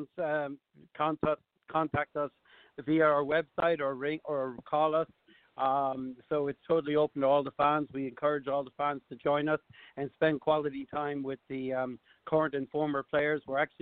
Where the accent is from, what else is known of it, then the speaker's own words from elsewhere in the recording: Ireland; now in United States; When I came from Ireland, I started supporting those teams, and I haven't changed.